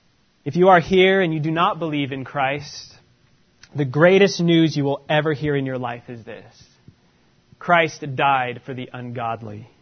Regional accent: Utah, United States; when I was talking about where I grew up in Utah, and I got to know the Mormon culture very well.

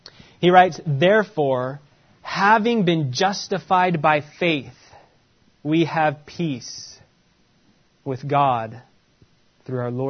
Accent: Utah, United States; when I was talking about where I grew up in Utah, and I got to know the Mormon culture very well.

